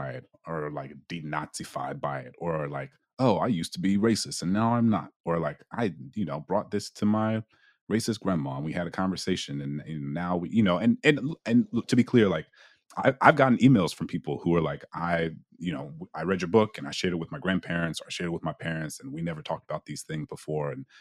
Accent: New Orleans, Louisiana, United States; what it meant to be like a 15, 16-year-old Black kid growing up in New Orleans, in Louisiana, in America.

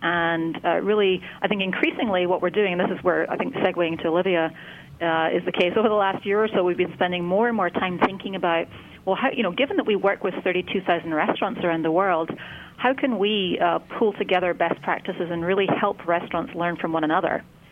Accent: Scotland, United Kingdom; I grew up in Scotland, so you'll hear a slight accent.

